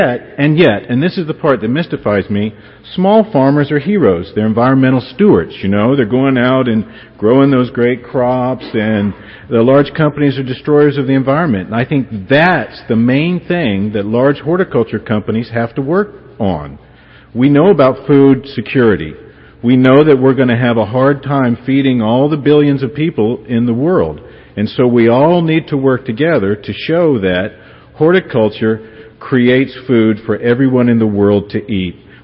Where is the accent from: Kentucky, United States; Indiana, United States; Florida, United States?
Florida, United States; Homestead; I grew up in Homestead, Florida, 275 miles south of here.